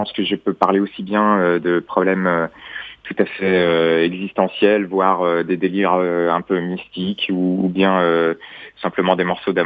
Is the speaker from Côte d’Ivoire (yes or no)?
no; France; first language French; C'est ma langue maternelle, c'est d'une part, et je trouve que c'est un outil d'expression incroyable. Et je trouve aussi que on souffre en France d'un complexe